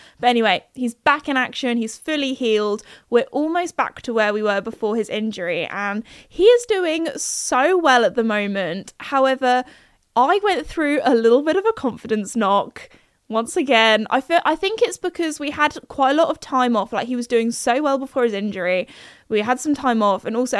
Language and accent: English; United Kingdom; I feel like whenever anybody British tells a story and they do a voice for someone, we just always do an American accent, like it's a thing.